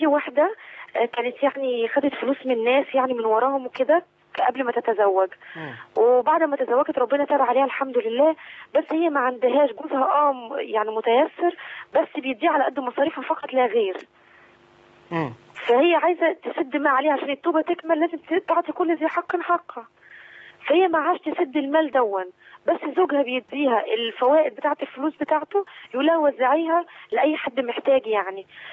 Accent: Tunisia

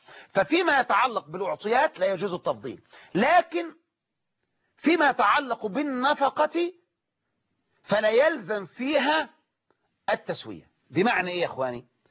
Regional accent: Egypt; عندنا في مصر

